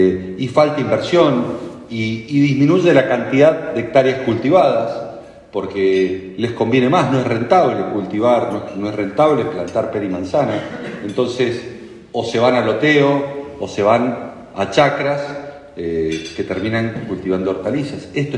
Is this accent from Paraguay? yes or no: no; Mendoza, Argentina; born there; Yo soy una persona del interior del interior. Yo nací en Mendoza, pero no nací en la capital. Tampoco nací en la capital de un departamento, nací en una finca. Mis abuelos llegaron de Italia con una mano atrás y otra mano adelante, venían de Trento.